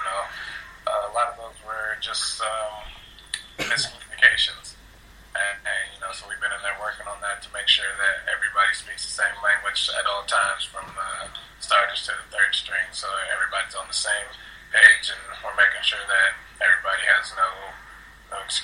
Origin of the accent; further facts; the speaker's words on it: Indiana, United States; I mean, I grew up in Indiana, so I got to watch Peyton for all those years